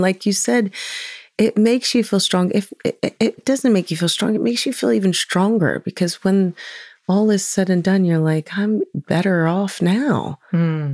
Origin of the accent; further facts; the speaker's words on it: Louisville, Kentucky, United States; I grew up in Louisville, Kentucky. I'm a Hawaiian girl at heart, you know, an island girl.